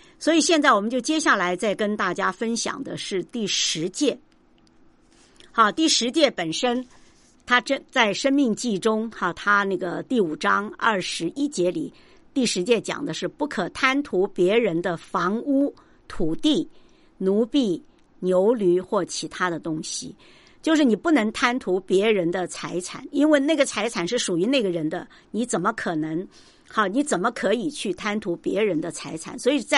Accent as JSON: {"language": "Chinese", "country": "China", "said": "尤其是我们中国人更清楚鸠占鹊巢是什么意思。"}